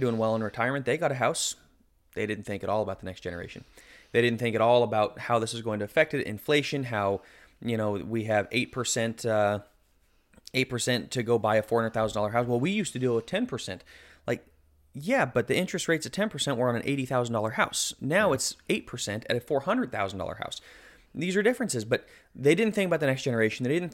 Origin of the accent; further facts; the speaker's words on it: Colorado, United States; now in Tennessee, United States; We just moved here. We're from Colorado. I think it's fairly strong in Colorado